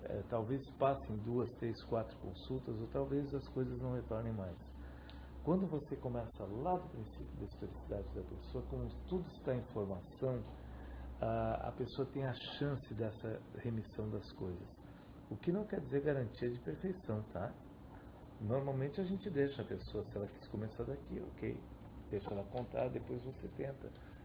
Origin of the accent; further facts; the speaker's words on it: São Paulo, Brazil; sou paulista de criação e paulistana de alma, o que já diz muito sobre mim.